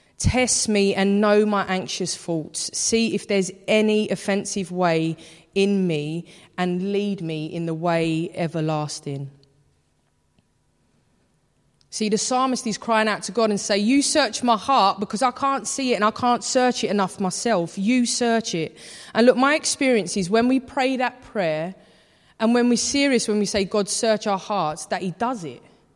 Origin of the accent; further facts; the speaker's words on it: London, United Kingdom; I'm from East London, of course I'm cynical.